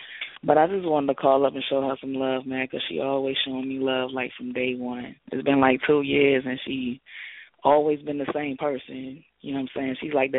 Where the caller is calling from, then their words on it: Alabama, United States; calling from Alabama.